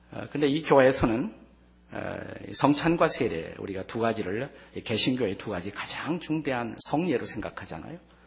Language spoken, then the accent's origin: Korean; South Korea; 제가 한국에서 온 유학생이라고 그러니까 참 반갑다고 그러면서